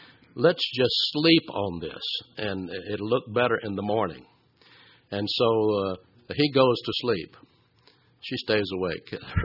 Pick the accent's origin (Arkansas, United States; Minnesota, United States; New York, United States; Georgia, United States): Georgia, United States; Atlanta; I always remember the couple that lived next door to us when I was growing up in Atlanta, Steve and Lucy.